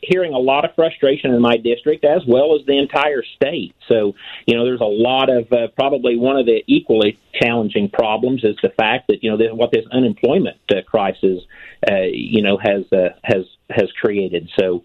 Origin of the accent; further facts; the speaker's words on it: Louisville, Illinois, United States; Xenia is my home address, but Louisville, spelt like Louisville, is actually my hometown. That's where my office is at in the county seat for Clay County.